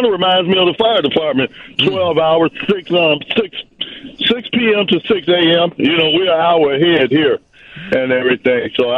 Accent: Chicago, Illinois, United States; now in Atlanta, United States; Grew up in Woodline area, 63rd and King Drive.

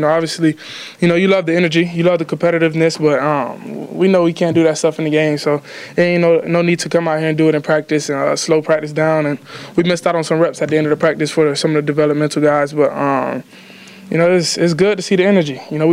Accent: Florida, United States; Like, I'm from Florida. You know, I've been away for like 6 years.

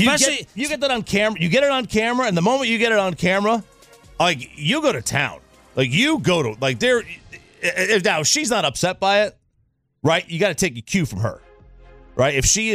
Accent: Pennsylvania, United States; If you didn't know, I'm born and raised in Pennsylvania. I'm 1 hour east of the stadium, or from an hour from the stadium.

